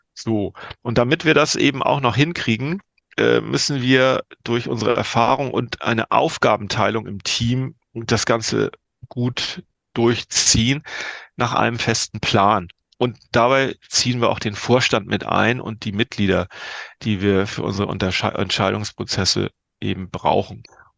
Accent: Northern Germany, Germany; Als Norddeutscher muss man sagen, war nicht ganz klein.

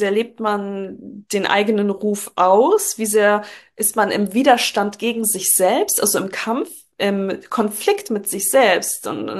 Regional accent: Düsseldorf, North Rhine-Westphalia, Germany; ich bin Düsseldorferin, ich habe so mein Herz auf der, also als Rheinländerin so mein Herz auf der Zunge

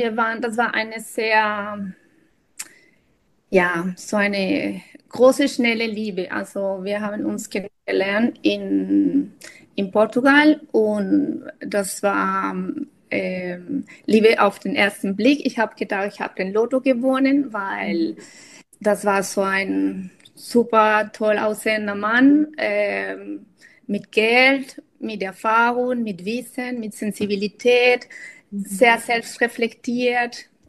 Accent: Colombia; now in Germany; ich komme ursprünglich aus Kolumbien, schon lange Zeit in Deutschland. Ich bin eine Mama, die jetzt bin ich 45

